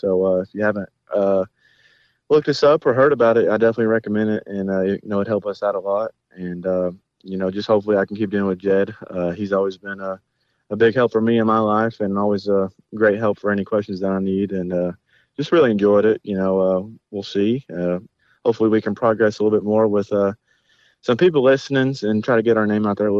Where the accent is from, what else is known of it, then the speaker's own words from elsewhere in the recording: Tennessee, United States; we are both from East Tennessee. We don't live far at all from each other.